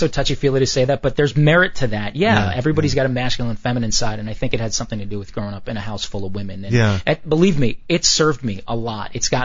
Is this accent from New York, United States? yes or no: yes; New York, United States; I'm a Catholic guy, but I grew up in New York in a Jewish neighborhood. I'm actually more Jewish than some Jews.